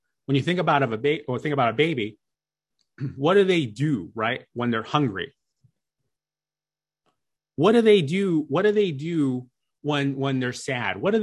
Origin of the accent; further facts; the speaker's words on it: Chicago, Illinois, United States; I was living this amazing life for a young guy in my hometown of Chicago, but I had no idea because I was just getting by.